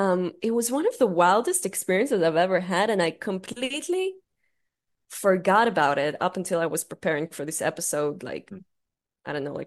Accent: Israel; No, I'm from Israel. I'm backpacking.

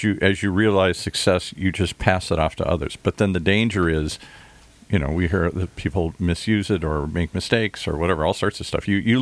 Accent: Ireland; Well, I'm Irish, so one of them's the Irish Republican Army.

